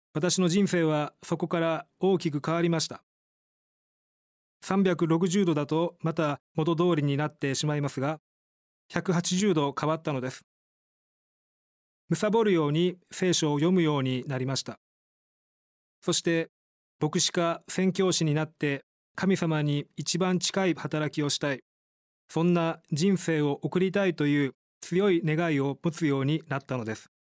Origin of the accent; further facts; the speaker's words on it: Shijonawate, Osaka, Japan; 私は大阪府の四條畷市で生まれ育ちました。両親は熱心なクリスチャンでしたので、私は生まれた時から親に連れられてキリスト教会に通ってみました。